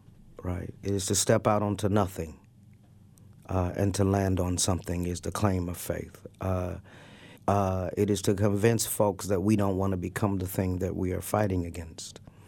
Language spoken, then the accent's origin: English; St. Louis, Missouri, United States; also born or lived in Arkansas; I was born in St. Louis, raised in Arkansas, but went to high school in St. Louis. And so my family is there.